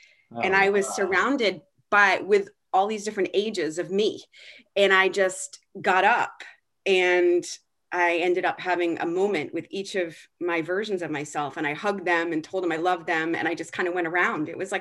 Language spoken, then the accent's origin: English; Wales, United Kingdom; like we call it kutch, I'm Welsh. It means like to cuddle.